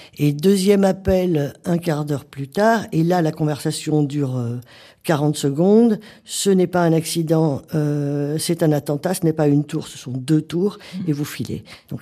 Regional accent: France; also born or lived in United States; Et lorsqu'on est français comme moi, j'ai passé ensuite 4 ans aux États-Unis entre 2013 et 2017.

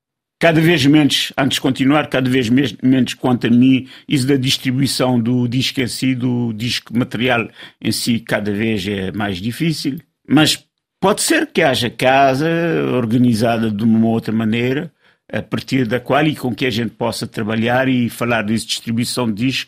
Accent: Cape Verde; Porque eu, sendo Ilhéu, eu continuei a andar com a minha ilha dentro do meu pensamento. Eu penso muito em Cabo Verde.

